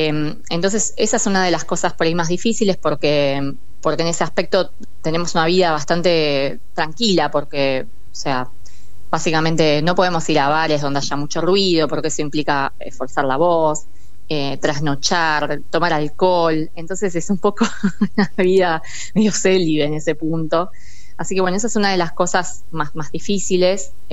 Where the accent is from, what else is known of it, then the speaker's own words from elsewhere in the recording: Rosario, Santa Fe, Argentina; born there; también me hicieron un reconocimiento muy muy lindo en la ciudad de Rosario, donde yo nací